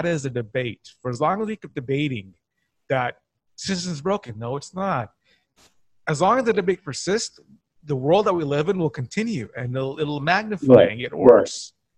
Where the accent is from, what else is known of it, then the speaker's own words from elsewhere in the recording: Cerritos, California, United States; growing up in Cerritos at the time I did, I was exposed to a lot of different cultures